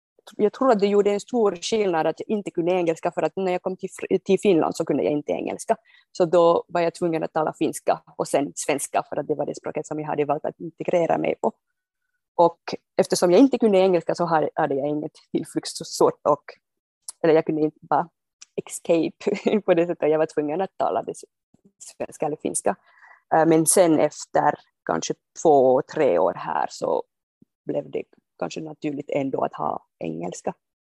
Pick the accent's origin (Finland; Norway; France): France; first language French; Swedish is a second language; now in Sweden; mitt modersmål är franska. Och i Frankrike så har jag haft tyska i skolan i 12 år.